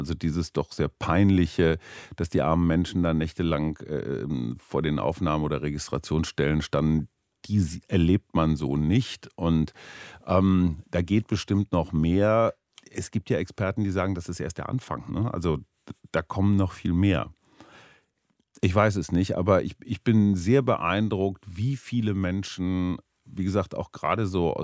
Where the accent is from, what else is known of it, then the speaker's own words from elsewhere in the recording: Berlin, Germany; Also wir als Berliner sind ja große Anhänger der Luftbrücke.